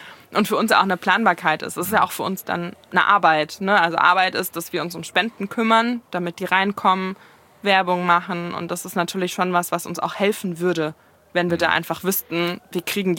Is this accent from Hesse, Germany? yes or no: yes; Frankfurt, Hesse, Germany; born there; Also ich bin Frankfurterin, ja. Ich bin geboren in Frankfurt. Frankfurt ist so meine Stadt.